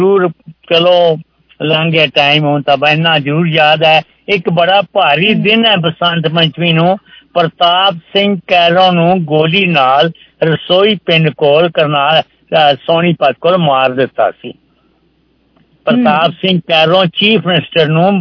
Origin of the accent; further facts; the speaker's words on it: Patiala, Punjab, India; now in Vancouver, Canada; ਮੈਂ ਪਟਿਆਲੇ ਤੋਂ ਹਾਂ ਜੀ ਮੈਂ ਇੱਥੇ 1970 ਦਾ ਰਹਿ ਰਿਹਾ ਮੈਂ 69 ਵਿੱਚ ਵੈਨਕੂਵਰ ਲੈਂਡ ਕੀਤਾ ਸੀ 1969